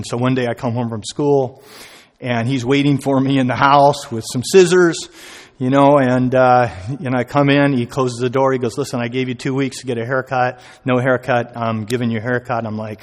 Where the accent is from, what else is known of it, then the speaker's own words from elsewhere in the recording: Azusa, California, United States; I grew up in East Los Angeles, actually a little town called Azusa.